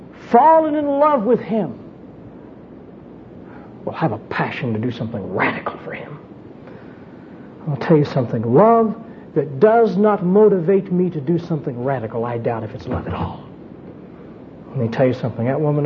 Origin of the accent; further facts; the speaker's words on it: Florida, United States; I'm from the Flatlands. I'm from Florida. And I want to tell you right now, you don't see anything like this in Florida.